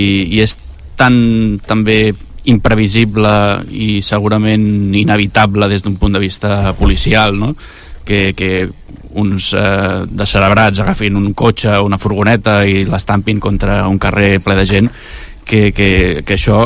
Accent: El Prat de Llobregat, Catalonia, Spain; jo, com que sóc del Prat

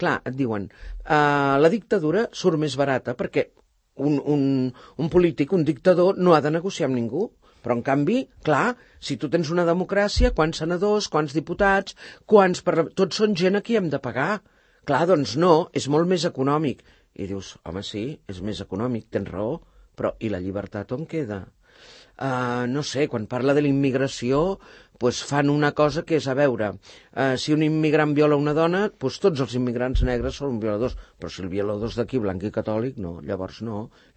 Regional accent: Sant Cugat, Catalonia, Spain; Dic, perquè és el meu poble. Senzillament perquè em dóna la gana, perquè és el meu poble i a Sant Cugat sí que el faig.

